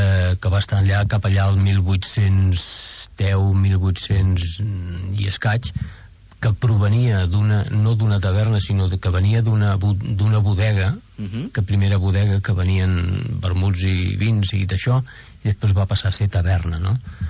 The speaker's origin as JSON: {"language": "Catalan", "town": "Badalona", "region": "Catalonia", "country": "Spain", "lives_now": "Calella, Spain", "said": "Bueno, soc de Badalona."}